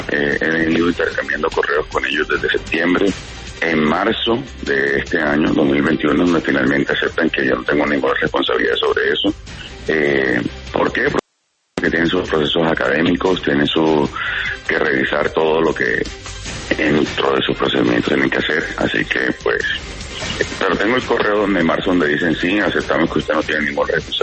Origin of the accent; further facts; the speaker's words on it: Barranquilla, Atlántico, Colombia; Ambos somos barranquilleros y hemos prácticamente crecido juntos.